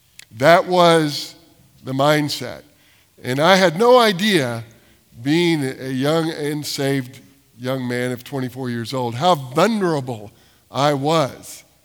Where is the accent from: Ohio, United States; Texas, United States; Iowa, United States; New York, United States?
Texas, United States; I moved her to Texas from California. I grew up here. She didn't. We moved to Texas and moved in with my grandmother